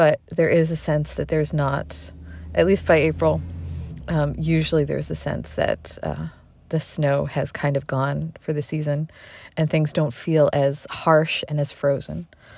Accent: Waltham, Massachusetts, United States; So I've been born and raised in Waltham.

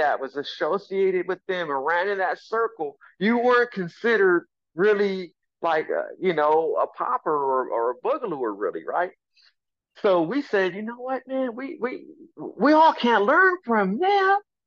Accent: Compton, California, United States; I just, you know, already knew this information in my mind growing up in Compton

